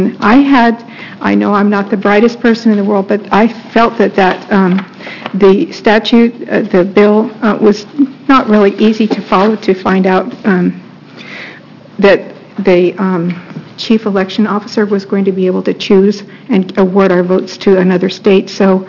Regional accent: Gresham, Oregon, United States; from Gresham, Oregon.

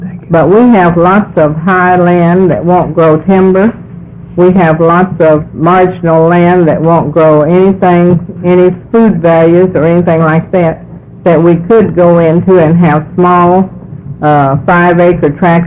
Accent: Albany, Oregon, United States; from Albany, Oregon.

